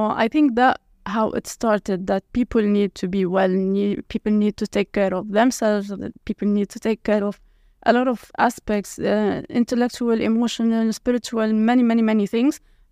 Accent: Lebanon; English is a second language; given that I was born and raised in Lebanon during the Lebanese war, it was very, very hard and almost impossible to take care of our well-being.

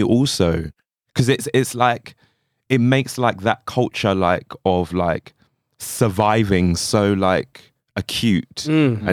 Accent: London, United Kingdom; I grew up in East London, which is a very multicultural space, but where I'm living now is Black.

